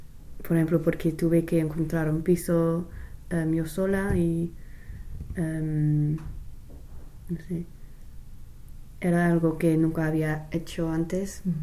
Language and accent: Spanish; England, United Kingdom; Spanish is a second language; porque soy más joven o soy inglesa.